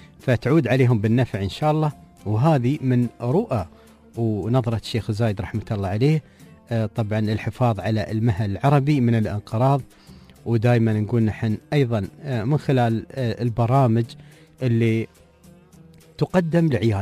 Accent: United Arab Emirates; الشير اللي في صحراء الإمارات، الحيوانات اللي موجودة عندنا في الصحراء

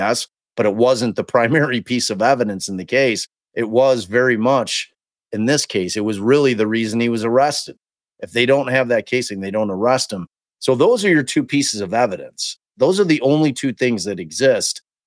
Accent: Midwest, United States; I'm from the Midwest, and like I went to college in rural Illinois

